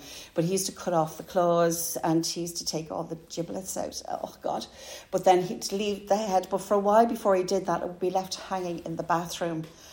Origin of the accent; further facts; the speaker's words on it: Dublin, County Dublin, Ireland; I am from Corporation Flats, and they would have been Meath Place. So we lived in Meath Place Flats, and we were just off Meath Street, and we pride ourselves saying we're from the Liberties.